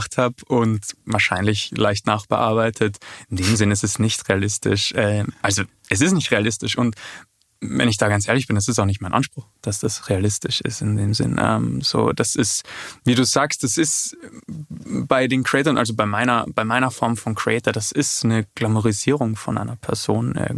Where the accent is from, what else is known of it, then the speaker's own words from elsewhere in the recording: Graz, Styria, Austria; ich weiß noch in meiner Heimatstadt in Graz, da gab es so zwei oder drei Leute, die Model waren, also Männer.